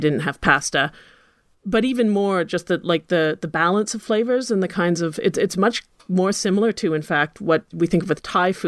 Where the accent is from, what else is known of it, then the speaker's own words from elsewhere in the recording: Ottawa, Ontario, Canada; I grew up at the same time in Ottawa